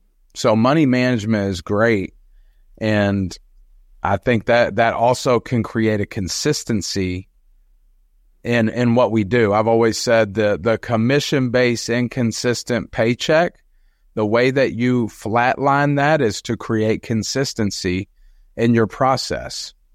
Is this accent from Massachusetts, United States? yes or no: no; Kentucky, United States; Oh, yes. We are from Kentucky, folks.